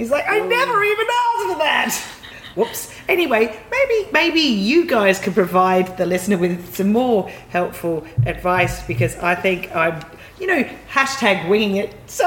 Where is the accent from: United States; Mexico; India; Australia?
Australia; I'm an Australian listener.